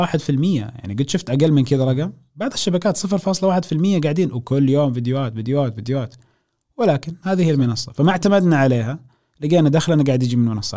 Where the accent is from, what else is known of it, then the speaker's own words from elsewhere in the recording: Saudi Arabia; إحنا عندنا في المملكة العربية السعودية اللغة العربية هي الأساسية